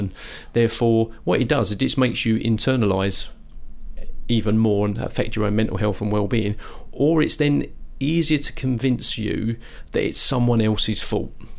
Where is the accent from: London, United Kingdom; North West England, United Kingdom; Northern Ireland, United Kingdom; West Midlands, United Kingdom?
London, United Kingdom; also born or lived in Scotland; I'm as much European as I am Scottish. I'm as much, you know, a citizen of the world as I am from London, as a Cockney.